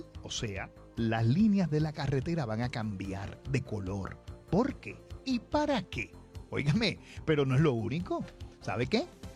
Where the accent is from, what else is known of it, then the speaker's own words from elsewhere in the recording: Puerto Rico; esta hermosa isla de Puerto Rico con esta hermosa gente que somos los puertorriqueños